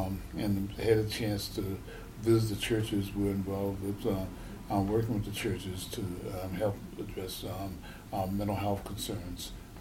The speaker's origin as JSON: {"language": "English", "region": "Virginia", "country": "United States", "said": "I'm originally from Virginia"}